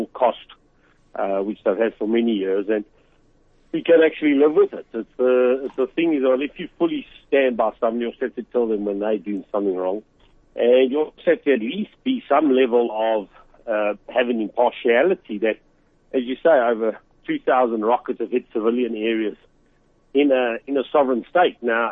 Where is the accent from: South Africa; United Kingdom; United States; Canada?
South Africa; I think for us as South African jury, the frustration with the ANC, with the EFF, and then of course with government